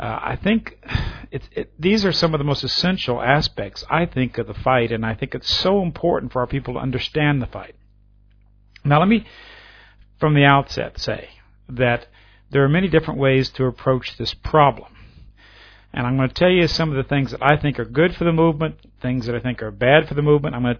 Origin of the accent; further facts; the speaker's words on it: United States; I'm one American, obviously, who detests what happened on 9/11